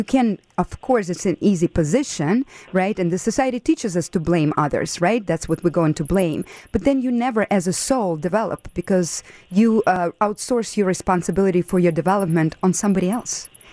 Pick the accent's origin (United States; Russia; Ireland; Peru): Russia; You know, I grew up in Russia, so I have that very European also background.